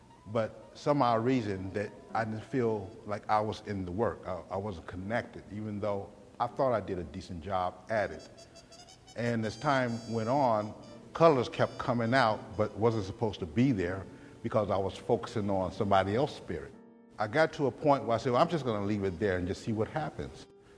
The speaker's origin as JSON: {"language": "English", "country": "United States", "said": "I'm an American artist."}